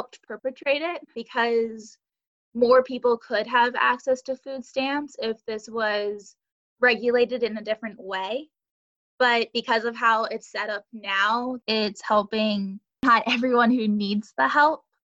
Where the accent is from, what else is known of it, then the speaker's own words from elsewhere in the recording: United States; at least what I grew up from being in the United States, we've always been taught that it's a land of privilege or of opportunity.